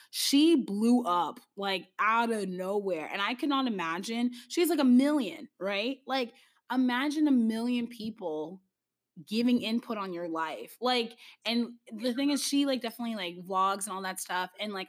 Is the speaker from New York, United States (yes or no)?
no; Atlanta, Georgia, United States; Like, I came from Atlanta, so there's always food I could eat.